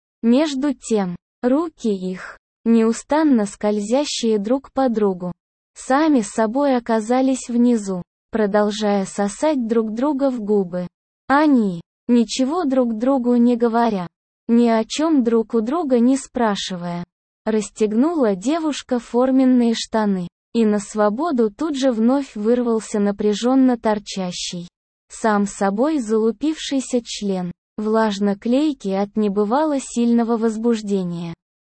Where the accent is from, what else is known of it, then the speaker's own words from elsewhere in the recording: Siberia, Russia; Все же я вырос в Сибири и вместе с отцом постоянно с 12 лет ходил на охоту.